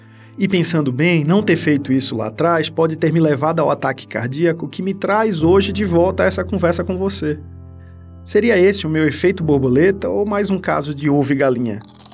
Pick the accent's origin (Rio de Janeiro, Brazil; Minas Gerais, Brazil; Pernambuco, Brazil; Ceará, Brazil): Pernambuco, Brazil; num mergulho profundo na minha terra, Pernambuco.